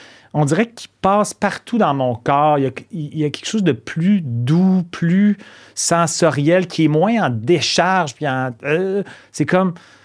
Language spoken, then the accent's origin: French; Quebec City, Quebec, Canada; parce que moi, je viens de Québec.